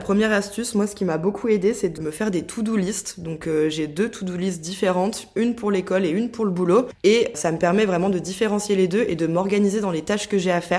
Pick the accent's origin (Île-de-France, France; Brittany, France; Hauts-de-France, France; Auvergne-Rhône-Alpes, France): Auvergne-Rhône-Alpes, France; Saint-Étienne; moi je suis stéphanoise de base, donc il me semblait logique de rester dans un premier temps pour mes études